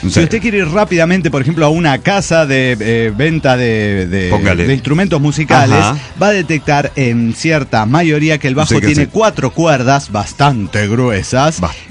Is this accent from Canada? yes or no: no; Saltillo, Coahuila, Mexico; de Saltillo, Coahuila.